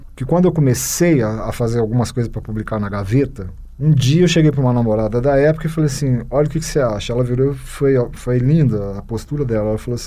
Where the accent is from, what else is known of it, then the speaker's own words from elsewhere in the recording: Minas Gerais, Brazil; Como bom mineiro, eu pedi 3 leituras críticas